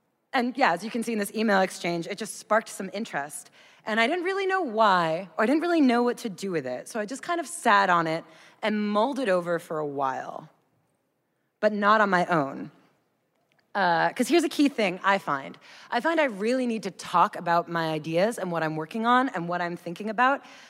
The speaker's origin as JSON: {"language": "English", "country": "United States", "said": "because I'm an idiot and I'm an American"}